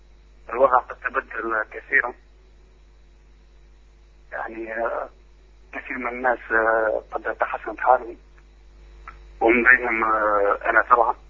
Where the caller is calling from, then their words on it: Tunisia; والله اني شديد الفرح اني اتكلم معك من تونس